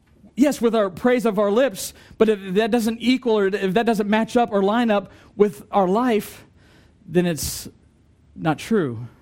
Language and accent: English; United States; I don't prefer because I'm American and I'm English and it confuses me.